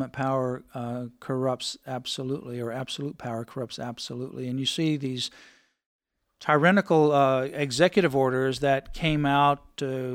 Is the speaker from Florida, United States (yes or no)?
yes; Florida, United States; You know, when I grew up in Florida in the public educational system, we had a mandatory course called Americanism versus Communism.